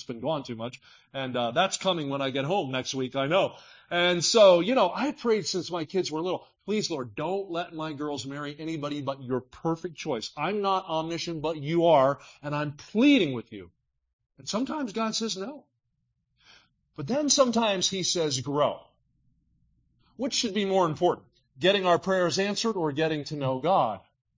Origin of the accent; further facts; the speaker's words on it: New Jersey, United States; Oh, listen, I grew up in South Jersey.